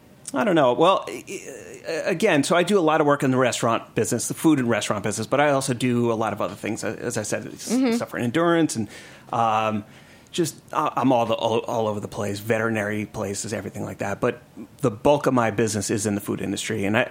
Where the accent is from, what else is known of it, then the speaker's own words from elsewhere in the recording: New York, United States; now in Atlanta, United States; I'm still, you know, I grew up in New York and that sort of thing.